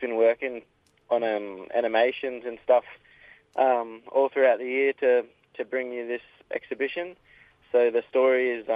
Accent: Fingal Head, New South Wales, Australia; I'm from the Bundjalung mob in the Kuchumbara clan down in Finglehead.

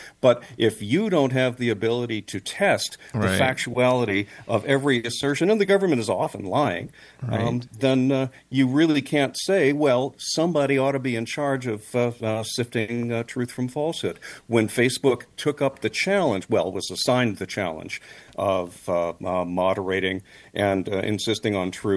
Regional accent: Chicago, Illinois, United States; as a Chicagoan

